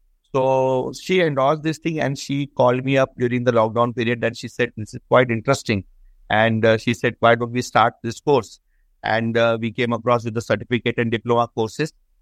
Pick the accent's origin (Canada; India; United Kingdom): India; Nagpur, Maharashtra; because I am from Central India, the mid of the India, basically, Nagpur.